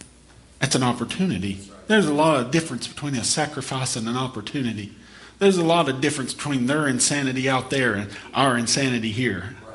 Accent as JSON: {"language": "English", "region": "the South", "country": "United States", "said": "You know, even though I'm from the South, don't worry, though."}